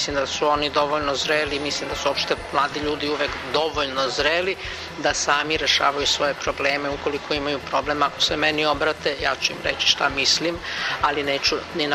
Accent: Belgrade, Serbia; ja sam odrasla u Beogradu

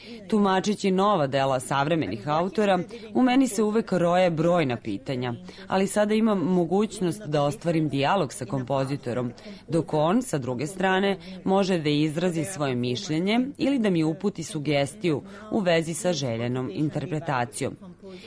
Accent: Japan; Serbian is a second language; s obzirom na to da ja potičem iz Japana

